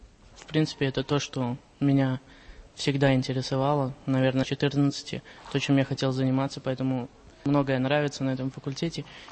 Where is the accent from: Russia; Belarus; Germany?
Belarus; потому что у нас это все в корне отличается, я сам из Беларуси.